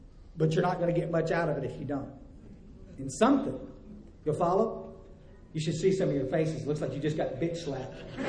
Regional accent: Texas, United States; I got sober finally up in North Texas, but I floundered around with this thing for a long time. I grew up in the hill country.

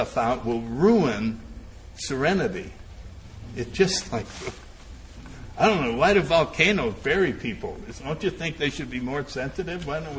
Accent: Connecticut, United States; Let's see, I grew up in Connecticut. I had polio as a kid. I was in a Catholic church.

